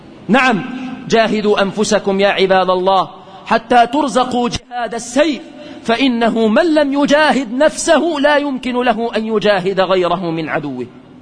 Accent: Egypt; بلادنا مصر

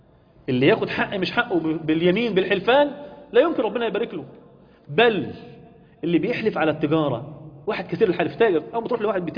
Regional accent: Sharqia Governorate, Egypt; والله الفلاحين عندنا في الشرقية كانت الزراعة زي الفل

